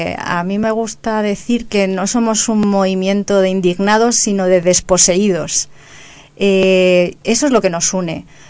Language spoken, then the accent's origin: Spanish; Madrid, Community of Madrid, Spain; en la asamblea del barrio del Pilar, de donde soy